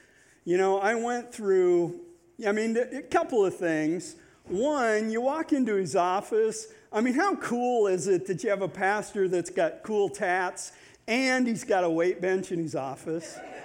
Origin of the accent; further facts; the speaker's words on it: Nebraska, United States; moved away as an adult; now in Michigan, United States; But I grew up in Nebraska on a farm and ranch and moved to Michigan about 5 years ago.